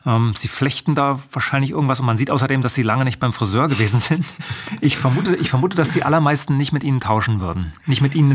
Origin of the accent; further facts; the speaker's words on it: Rügen, Mecklenburg-Vorpommern, Germany; Ich bin ja auf der Insel Rügen aufgewachsen. Man konnte da nach Usedom rüberschauen